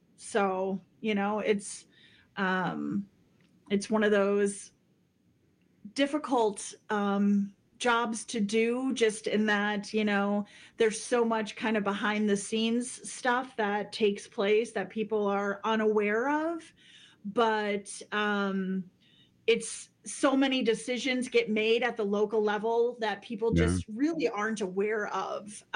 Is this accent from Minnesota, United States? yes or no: yes; Minnesota, United States; I'm from the Leech Lake Band of Ojibwe.